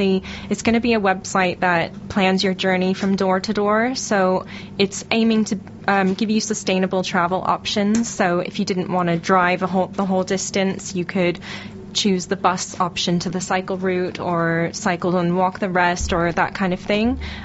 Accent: San Diego, California, United States; So I'm from San Diego, which is in California, Southern California, where the sun shines.

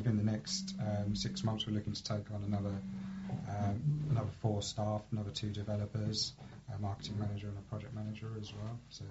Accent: Maidstone, South East England, United Kingdom; I'm from Maidstone anyway

